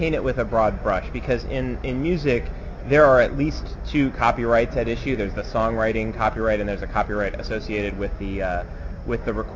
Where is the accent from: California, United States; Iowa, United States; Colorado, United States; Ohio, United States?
Ohio, United States; I'm from Ohio, which is like the Canada of the States, so dispositionally I'm suited to Canada, I guess.